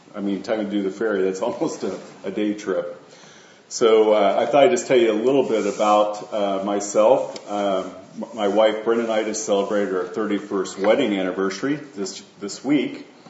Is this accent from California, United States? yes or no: no; Kansas, United States; We're from Kansas, so that's about 1,000 miles, 1,600 kilometers difference.